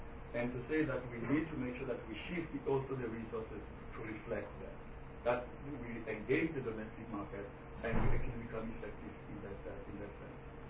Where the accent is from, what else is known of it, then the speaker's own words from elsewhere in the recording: South Africa; We actually really say that as a South African, I'm prepared to do something.